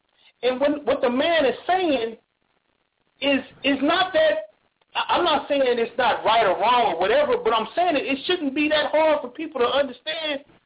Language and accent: English; Inglewood, California, United States; now in St. Petersburg, United States; And like I said before, I'm from California. I'm from Inglewood. And I'm living in St. Petersburg now, but I'm from the home of the Clippers, you know.